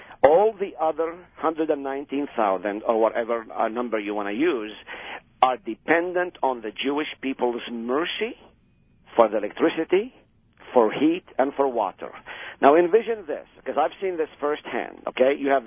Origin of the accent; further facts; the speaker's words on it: Palestine; moved away; As you know, I am from Palestine myself.